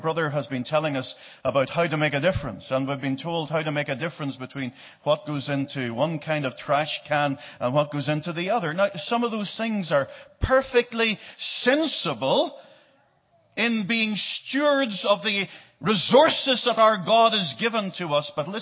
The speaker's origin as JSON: {"language": "English", "country": "Ireland", "said": "I love that color. I come from the Emerald Isle. You know that. And there's something of Ireland in heaven, I discover."}